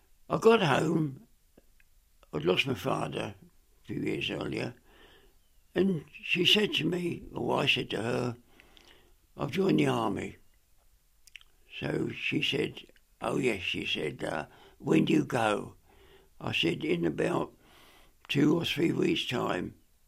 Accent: Brighton, South East England, United Kingdom; also born or lived in Mayfield; But all my life, I've lived in Brighton. So from the age of a few months old, I've always lived in Brighton.

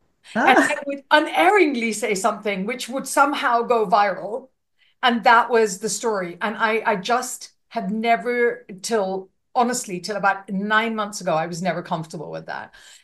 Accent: India; I'm Indian.

